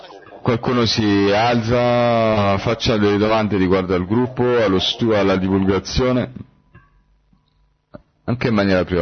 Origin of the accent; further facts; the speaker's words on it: Ecuador; sono dell'Ecuador. La mia domanda è riguarda la divulgazione. I miei amici dell'Ecuador mi chiedono come è la divulgazione, perché la situazione in Ecuador non è come in Europa, non c'è internet